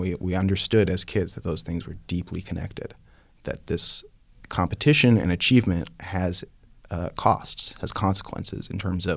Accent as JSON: {"language": "English", "town": "Palo Alto", "region": "California", "country": "United States", "tie": "born or raised there", "said": "Well, I grew up in Palo Alto, California, and it was a strange place to grow up"}